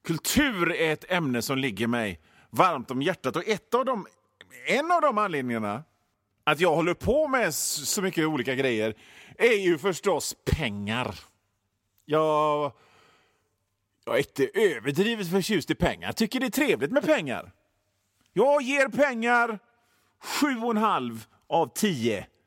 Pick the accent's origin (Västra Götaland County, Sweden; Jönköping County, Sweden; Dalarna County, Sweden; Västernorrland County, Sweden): Västra Götaland County, Sweden; Hönö; also born or lived in Mölndal; och jag är född på Hönö, eller ja, rättare sagt i Mölndal, men växte upp, blev fraktad som bebis till Hönö, och Hönö ligger i Öckerö kommun.